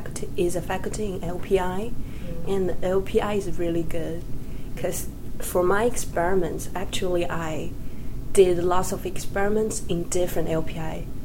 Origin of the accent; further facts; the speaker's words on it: China; I came from China 3 years ago.